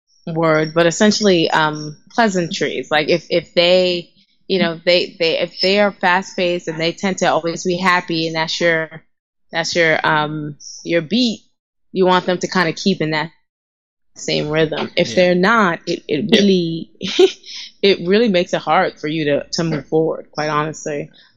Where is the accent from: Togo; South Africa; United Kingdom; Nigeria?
Nigeria; now in United States; It's so interesting because I feel my identity as an African woman, as a Nigerian woman, is so different from my identity as just a Black woman in America, right?